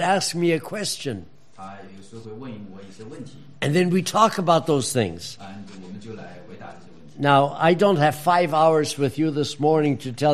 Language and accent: English; Hunan, China; When I was growing up in China